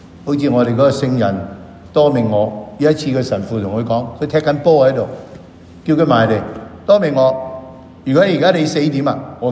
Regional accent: Hong Kong; 所以今年呢個聖誕，我们香港人更加值得我们问

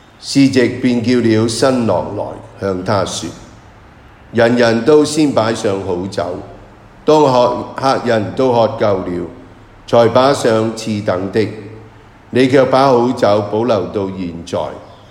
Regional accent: Hong Kong; 咁今日咧，我谂为我哋香港人嘅，系面对好多嘅而家我哋好紧张嘅呢个印度法啊

